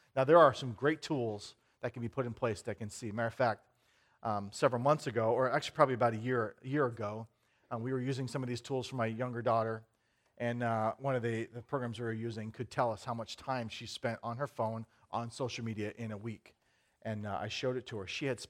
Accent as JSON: {"language": "English", "region": "Illinois", "country": "United States", "tie": "born there", "also_born_or_lived": "Oregon / Nevada / California / Florida", "said": "state of Oregon and Nevada and California and Florida and New Hampshire, and I've lived all over. I was born in Illinois."}